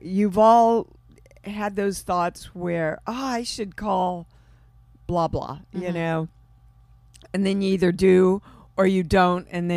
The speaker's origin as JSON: {"language": "English", "town": "Kansas City", "region": "Missouri", "country": "United States", "tie": "born or raised there", "said": "Kansas City."}